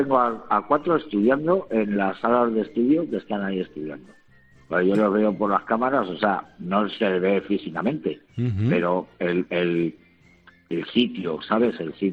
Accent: Extremadura, Spain; que yo soy extremeño también.

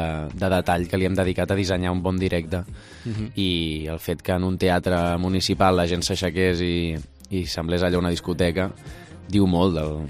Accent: Sabadell, Catalonia, Spain; also born or lived in Barcelona / Sant Quirze del Vallès; Sí, vaig néixer a Barcelona, però bueno, he viscut una miqueta custòdia compartida, no? Cap aquí, cap allà, de Sant Quirze a Sabadell, al Vallès Occidental.

